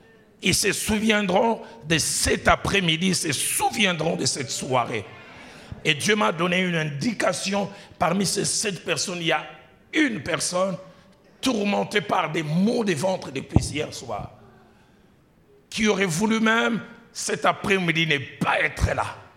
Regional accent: Kinshasa, DR Congo; J'ai vu un jour chez moi au Congo, pour ceux qui connaissent Kinshasa, au rond-point Gab, embouteillage terrible.

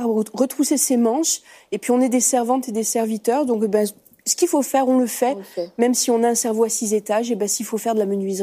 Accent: Centre-Val de Loire, France; C'est vrai que dans le Berry, on n'a que des couteaux simples.

